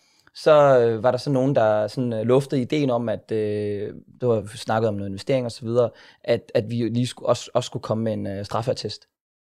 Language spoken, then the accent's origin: Danish; Odense, Region of Southern Denmark, Denmark; jeg voksede op i Odense, jeg var den eneste, min søster og jeg var den eneste udlænding på vores skole, eller anden generationsindvandrer på vores skole